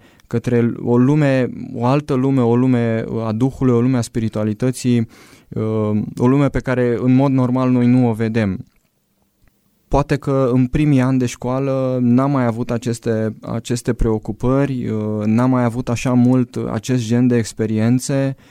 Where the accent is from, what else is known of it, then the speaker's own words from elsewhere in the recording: Sibiu, Sibiu County, Romania; sunt un frate din Sibiu, am 33 de ani